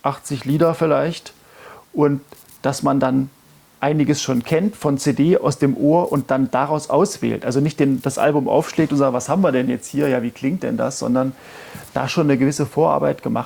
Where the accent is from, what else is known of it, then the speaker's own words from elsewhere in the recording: Weimar, Thuringia, Germany; in einem Schloss nahe meiner Heimatstadt Weimar, Schloss Ettersburg